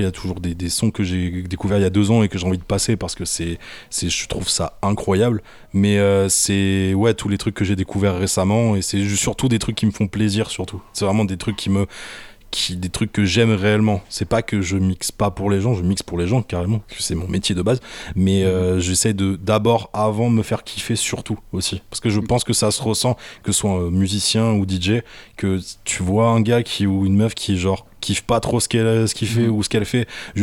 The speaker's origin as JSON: {"language": "French", "town": "Saint-Raphaël", "region": "Provence-Alpes-Côte d'Azur", "country": "France", "said": "là d'où je viens d'un petit bled que je pense que beaucoup de gens connaissent par rapport aux vacances, qui s'appelle Saint-Raphaël."}